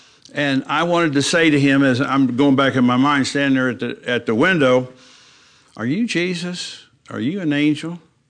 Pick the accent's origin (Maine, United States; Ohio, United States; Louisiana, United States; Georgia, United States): Ohio, United States; Fairborn; So she took me to Barney's Children's Hospital in Dayton, Ohio, which is about 10 miles from where I grew up in Fairborn, Ohio.